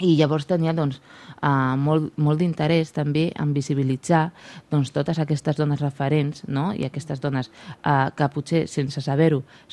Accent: Catalonia, Spain; les persones gitanes, és que ens trobem que, tot i que som un col·lectiu, no, que portem més de 6 segles ja a Catalunya, no, i que som catalans, no, i que estem aquí fa molt de temps

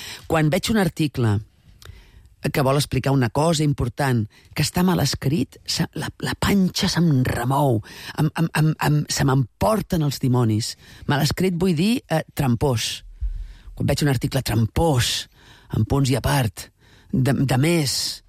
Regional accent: Valencia, Valencian Community, Spain; jo vinc de València...

